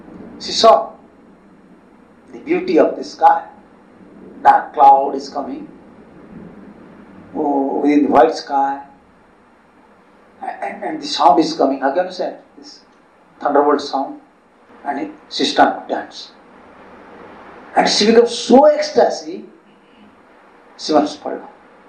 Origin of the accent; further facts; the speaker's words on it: Suriname; English is a second language; now in Netherlands; When I came from Suriname to Holland, Amsterdam, dogs are there.